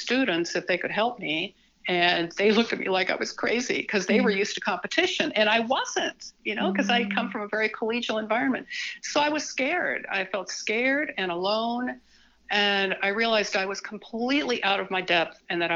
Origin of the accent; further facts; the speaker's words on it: Ebensburg, Pennsylvania, United States; also born or lived in Baltimore; I was born in Baltimore and along with my two siblings. And when I was six, my parents decided that they would move back to the small town in Pennsylvania where my father had been born and raised. It's called Ebensburg.